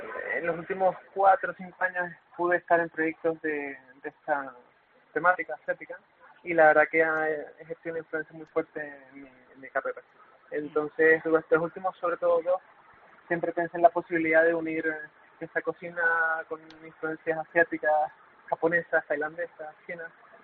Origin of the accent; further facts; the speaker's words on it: Canary Islands, Spain; al ser residentes en Canarias y canarios